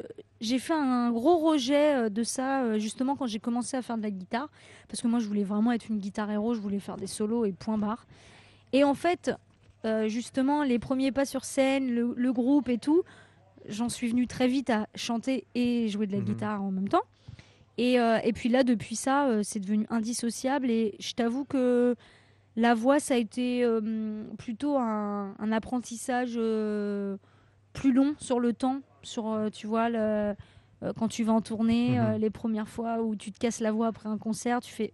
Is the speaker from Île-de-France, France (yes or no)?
yes; Paris, Île-de-France, France; parce que j'ai grandi à Paris